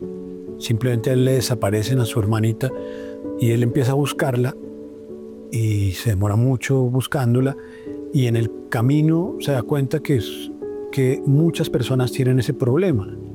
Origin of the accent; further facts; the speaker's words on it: Bogotá, Colombia; yo soy bogotano, entonces yo quería una novela que hablara de Bogotá contemporánea